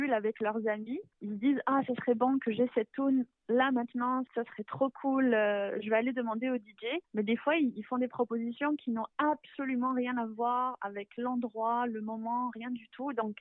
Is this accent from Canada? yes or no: no; Côte d’Ivoire; Mon premier disque, c'était quand j'étais jeune, j'ai grandi en Côte d'Ivoire.